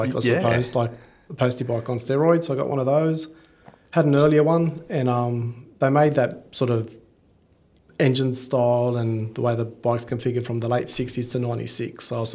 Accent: North Sydney, New South Wales, Australia; so I was from North Sydney.

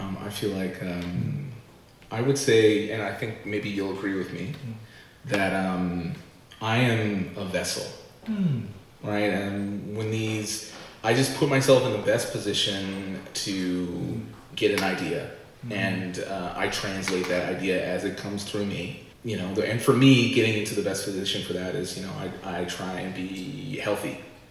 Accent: Edmonton, Alberta, Canada; And I'm originally from Edmonton.

